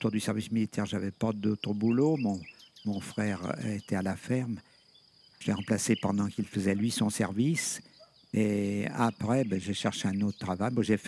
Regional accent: Rontalon, Auvergne-Rhône-Alpes, France; je suis habitant de Rontalon depuis ma naissance. Enfin, je suis né à Lyon, mais j'ai toujours, à part quelques mois, après mon mariage, mais je suis resté à Rontalon tout le temps, quoi. Mes parents étaient agriculteurs

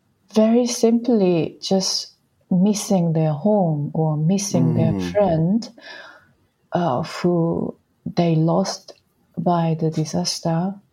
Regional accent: Shiretoko, Hokkaido, Japan; moved away; This song is about my hometown, actually, my own hometown, which is Hokkaido, Shiretoko in Japan. Shiretoko is such a beautiful natural place surrounded by beautiful forest and lots of different wild animals, including big bear or deer, and yeah, lots of beautiful animals. And since I left Japan

